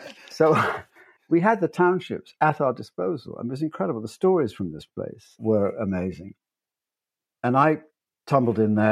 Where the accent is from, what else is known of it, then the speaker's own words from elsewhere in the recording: United States; born there; I was born in America.